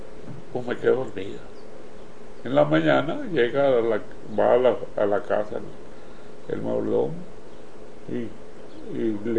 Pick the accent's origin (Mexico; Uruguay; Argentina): Mexico; Para mi tierra, sí. Sí. Cualquier rato. Uh-huh. Ahora ya no trabajo.